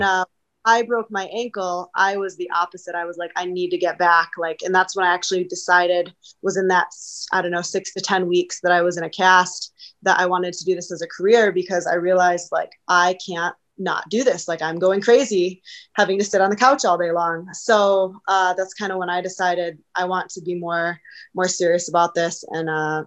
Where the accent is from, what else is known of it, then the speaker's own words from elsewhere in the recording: Midwest, United States; also born or lived in Michigan; now in New Mexico, United States; I moved here to New Mexico maybe 2 years ago now to fight out of my gym, Fit NHB. I moved from Michigan, originally from the Midwest